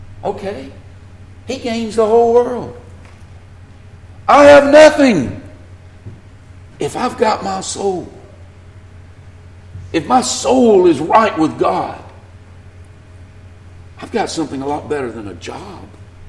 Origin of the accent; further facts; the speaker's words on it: the South, United States; I'm a Southerner. Well, I don't have to tell you that. You listen to me talk, tell that.